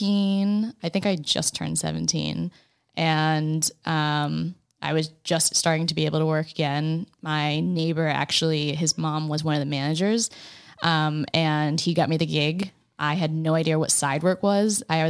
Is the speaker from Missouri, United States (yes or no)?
no; Warwick, Rhode Island, United States; cause I grew up in Warwick and then my parents moved to South Kingstown.